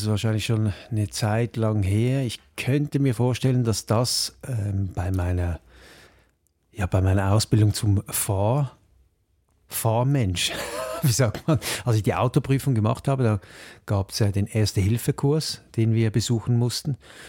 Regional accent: Switzerland; Wir behalten ja unbedingt unseren Dialekt bei, wenn wir Hochdeutsch sprechen oder das Schriftdeutsch, damit man noch erkennt, dass wir Schweizer sind.

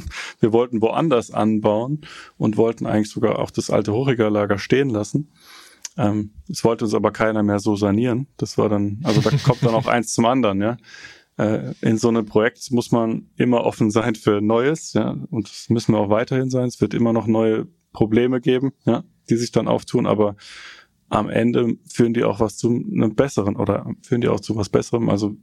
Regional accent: Frankenthal, Rhineland-Palatinate, Germany; born there; ich meine, ich bin auch noch gebürtiger Frankenthaler, ne? Wir sind hier in Frankenthal

